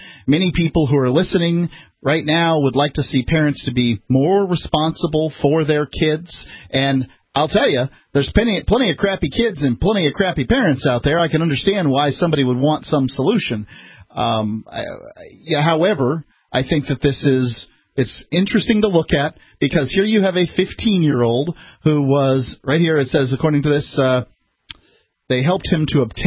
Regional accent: Florida, United States; I'm a native from Florida

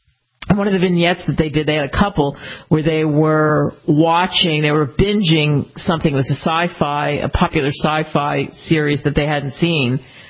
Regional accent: United States; why I love being an American and love having had the ability in my life to live in every single what I call quadrant of the United States

